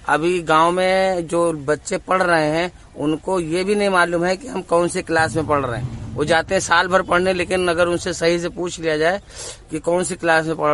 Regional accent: Mijhariya Khanpur Mallo, Uttar Pradesh, India; मौजा मिझरिया खानपुर मल्लो

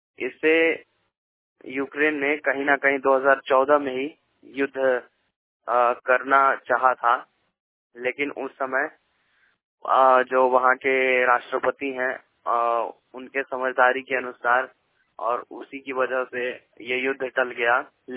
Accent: Ludhiana, Punjab, India; और मैं पंजाब से हूँ, लुधियाना से।

